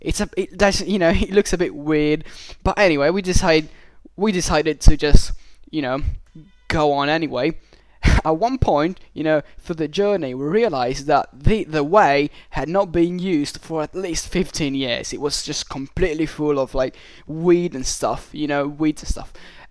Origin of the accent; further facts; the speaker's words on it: Sicily, Italy; English is a second language; from Sicily